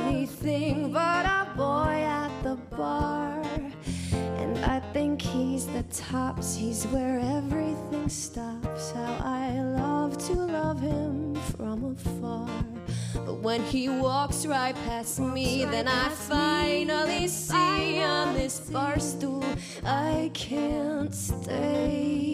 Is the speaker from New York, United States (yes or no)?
yes; Staten Island, New York, United States; it's just kind of the exact opposite of Staten Island. So I wrote this song. I was sort of hating on my hometown